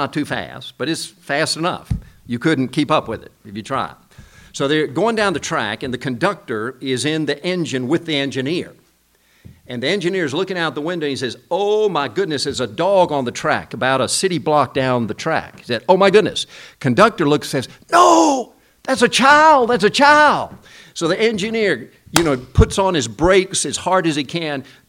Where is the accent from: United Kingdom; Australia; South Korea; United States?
South Korea; when I was growing up in Korea, it seemed like every Saturday, along with my weekly bath, I got my weekly spanking.